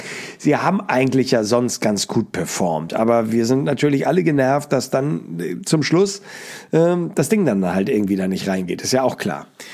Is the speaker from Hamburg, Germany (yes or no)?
yes; Hamburg, Germany; ich lache mich ja als Hamburger so ein bisschen kaputt